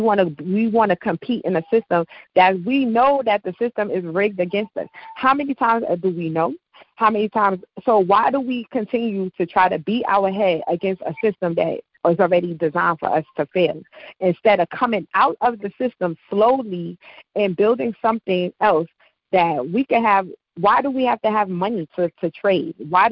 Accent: Brooklyn, New York, United States; You're from Brooklyn. I'm from Brooklyn.

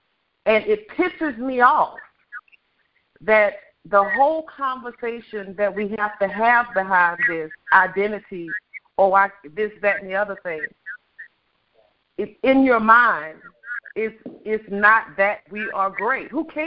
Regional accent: United States; The culture of what we grew up in America.

